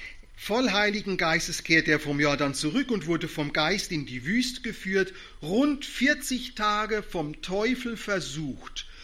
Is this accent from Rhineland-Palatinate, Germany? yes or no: yes; Rhineland-Palatinate, Germany; durch Landau in der Südpfalz, durch eine Stadt da in der Nähe meiner Heimat.